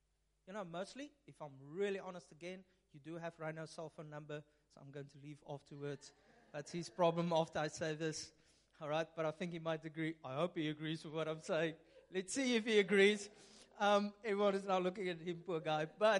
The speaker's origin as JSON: {"language": "English", "town": "Upington", "region": "Northern Cape", "country": "South Africa", "said": "I'm from Upington. I can't swim. There's only sand dunes."}